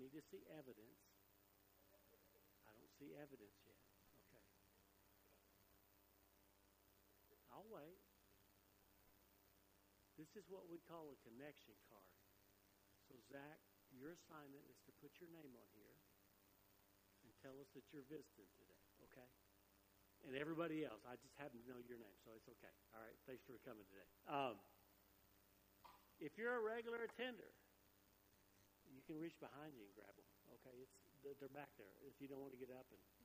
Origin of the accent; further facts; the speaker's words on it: Arkansas, United States; Now, I grew up in Arkansas. We didn't have sheep pens. We had pens, but they were for cattle.